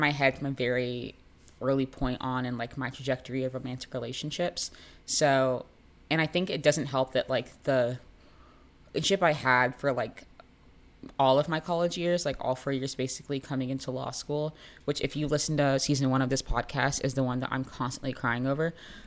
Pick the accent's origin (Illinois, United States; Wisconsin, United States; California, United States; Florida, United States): Florida, United States; Jacksonville; And I'm from Jacksonville, Florida. So it's already like a very racially segregated town, low key.